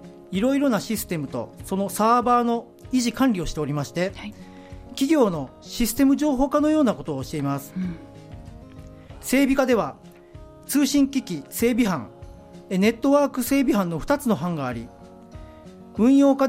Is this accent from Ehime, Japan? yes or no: no; Maizuru, Kyoto, Japan; かくいう私も舞鶴市出身ですので